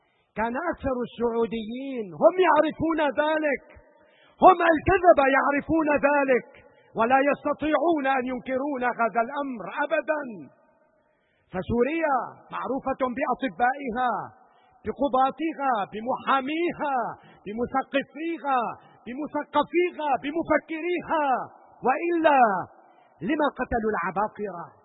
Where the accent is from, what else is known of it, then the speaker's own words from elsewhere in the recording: Syria; فنحن كسوريين جدير بنا يا سادة أن نحذو حذو العقلاء والعلماء، لا أن نترك أوطاننا